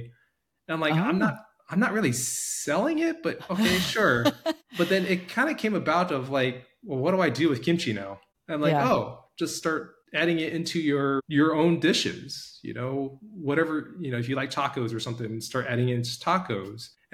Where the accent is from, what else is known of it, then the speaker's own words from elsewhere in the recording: Missouri, United States; I grew up on kimchi breakfast, lunch, and dinner. I'll bring it to school sometimes. And growing up in Missouri, I got made fun of.